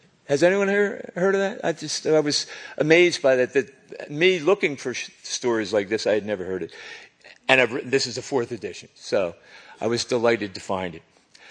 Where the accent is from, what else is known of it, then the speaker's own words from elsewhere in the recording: Philadelphia, Pennsylvania, United States; how beautiful the city of Philadelphia is and how proud it makes me to live here and call it my home, my hometown.